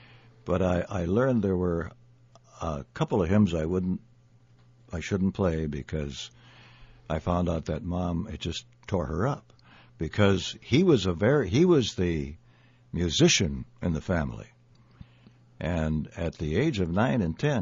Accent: Winthrop, Minnesota, United States; born there; I was born in Winthrop, Minnesota, which is out near New Ulm.

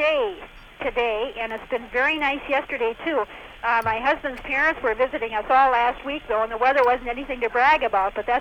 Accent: Olivia, Minnesota, United States; Well, I'm from Olivia, Minnesota, originally.

